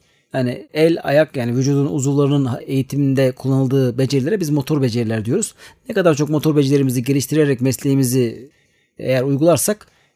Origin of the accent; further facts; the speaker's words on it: İzmir, Turkey; 1982 yılında İzmir'de doğdum. İlk orta ve lise öğrenimi İzmir'de tamamladım.